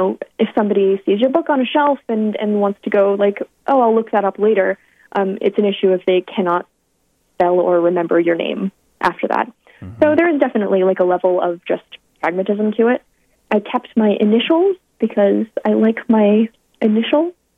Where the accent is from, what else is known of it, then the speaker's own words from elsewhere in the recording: United States; Yeah, so I'm half Chinese and half Irish. My parents were immigrants. I'm American.